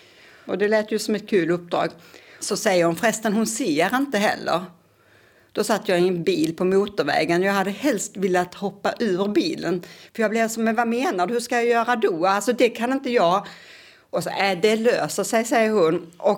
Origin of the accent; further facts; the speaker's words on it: Kristianstad, Skåne, Sweden; now in Lund, Sweden; jag är uppvuxen i Kristianstad. Jag hamnade i Lund första gången som 19-åring när jag hade gått ut gymnasiet och bestämde mig för att börja plugga vidare. Och sen har jag varit till och från Lund några gånger, men nu för tiden, sedan 2019, så är det min hemstad också.